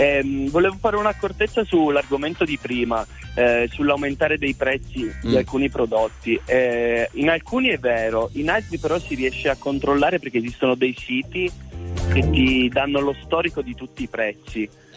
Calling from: Piedmont, Italy; vengo dalla provincia di Torino.

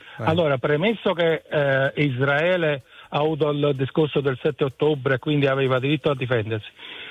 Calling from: Naples, Campania, Italy; Da Napoli.

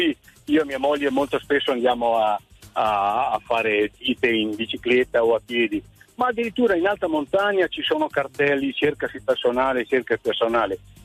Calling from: Trento, Trentino-Alto Adige, Italy; Sono di Trento ma sto andando a Verona da mia figlia.

